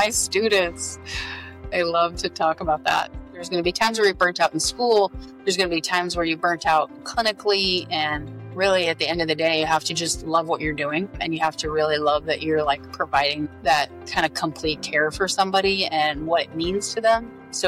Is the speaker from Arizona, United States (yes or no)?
yes; Phoenix, Arizona, United States; now in Tampa, United States; Well, most of my life, I grew up in Phoenix, Arizona. So I would say I'm a Phoenician.